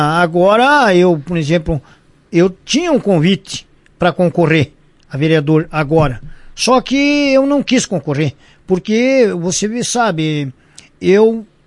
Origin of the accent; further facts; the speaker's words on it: Ibiaçá, Rio Grande do Sul, Brazil; now in Lagoa Vermelha, Brazil; Sim, quando eu vim de Ibiaçá para Lagoa Vermelha, que eu me casei, eu vim lá do aonde eu me criei